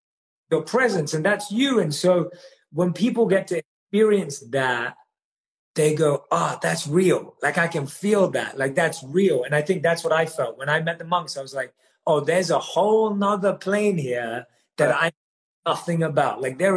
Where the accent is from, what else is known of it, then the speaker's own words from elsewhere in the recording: London, United Kingdom; I grew up, like I said, born and raised in London